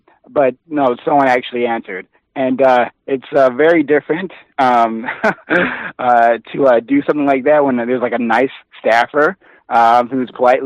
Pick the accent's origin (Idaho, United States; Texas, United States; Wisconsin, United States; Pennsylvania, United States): Pennsylvania, United States; Philadelphia; Oh, hi. Hi … from Philadelphia.